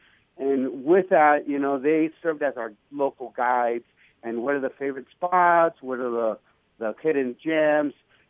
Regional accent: El Paso, Texas, United States; And then, you know, for me growing up in El Paso, it was like, you know, for me, I still remember those names, Estela Casas and Rosa Guerrero.

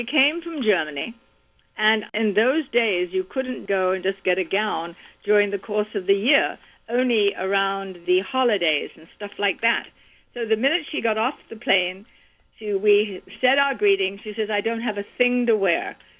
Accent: London, United Kingdom; And I was born and raised in London.

